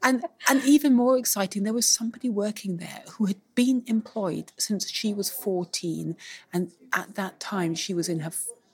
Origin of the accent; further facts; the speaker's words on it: Scotland, United Kingdom; born there; I was born in Scotland, so for me, it was like a dream.